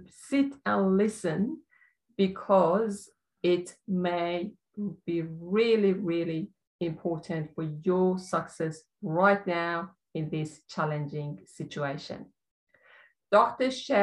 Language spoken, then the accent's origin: English; Melbourne, Victoria, Australia; I'm just from Melbourne, Australia, and we are just out of lockdown